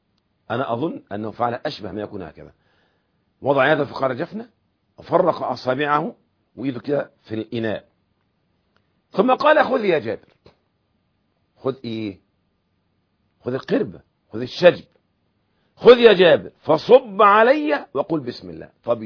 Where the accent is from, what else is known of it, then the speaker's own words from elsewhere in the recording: Egypt; وهذا مشهور عندنا في مصر، موضوع منابع المياه وأثيوبيا والسودان وإلى آخره.